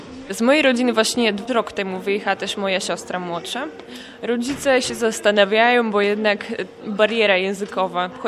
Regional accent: Kazakhstan; Polish is a second language; moved away as an adult; now in Gdańsk, Poland; bo akurat jestem tą studentką z Kazachstanu i właśnie 3 lata temu przyjechałam

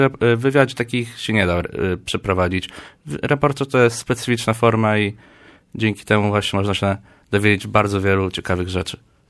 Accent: Płock, Masovian Voivodeship, Poland; z racji, że jestem z Płocka, to łatwo było nabyć różne kontakty

